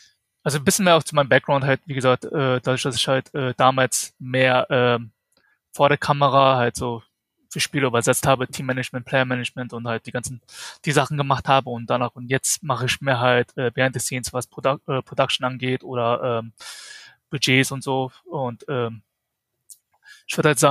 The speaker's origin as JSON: {"language": "German", "town": "Düsseldorf", "region": "North Rhine-Westphalia", "country": "Germany", "tie": "born or raised there", "moved": "yes", "lives_now": "Atlanta, United States", "said": "gebürtiger Düsseldorfer, aber bin seit circa fast jetzt 9 Jahren nach Amerika gezogen, Atlanta."}